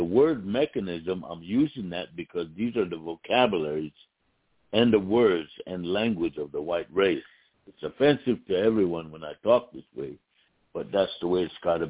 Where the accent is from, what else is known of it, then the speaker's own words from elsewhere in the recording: Pine Ridge, South Dakota, United States; I was born here on the Pine Ridge Indian Reservation, outside the Pine Ridge Agency, in the lateral parts of June 25th, 1957.